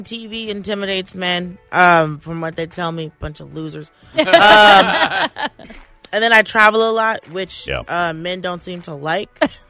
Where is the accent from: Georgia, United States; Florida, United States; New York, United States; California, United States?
Georgia, United States; Atlanta; Because, I grew up in Atlanta. Like, Atlanta's a very diverse city regardless of what people have never been there think it's not, but it is.